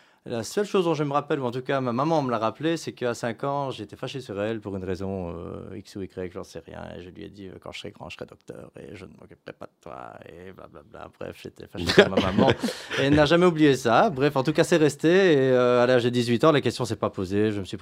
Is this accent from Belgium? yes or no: yes; Verviers, Wallonia, Belgium; Je suis verviétois.